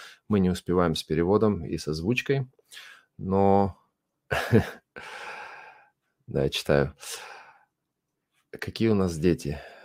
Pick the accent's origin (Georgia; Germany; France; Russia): Germany; Bavaria; я из Германии, из Баварии. Ну, что я могу еще рассказать? Мне 44 года